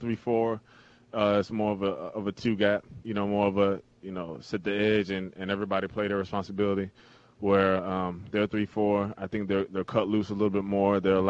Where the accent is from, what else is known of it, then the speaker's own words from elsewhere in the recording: Virginia, United States; I think because I grew up in Virginia for the most part, but my cousin loved the Bears.